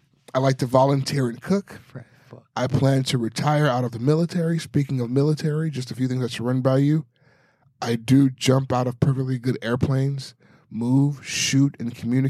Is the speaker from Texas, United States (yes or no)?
no; Miami, Florida, United States; My favorite team is anything from Miami. I'm from Miami, so I like the Miami Hurricanes.